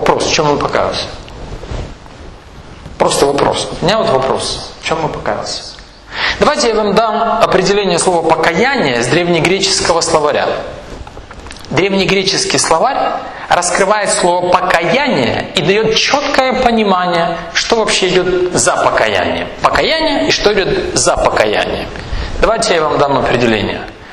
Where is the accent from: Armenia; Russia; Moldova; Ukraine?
Ukraine; Kyiv; Но я вырос в Киеве. Я рос в Киеве.